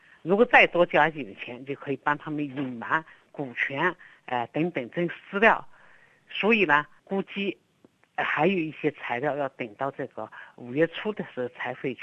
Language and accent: Chinese; China